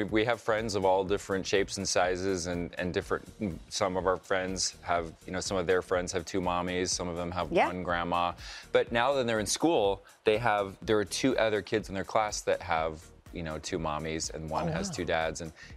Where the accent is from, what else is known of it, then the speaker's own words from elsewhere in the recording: Idaho, United States; I'm from Idaho. I grew up in the woods with no running water.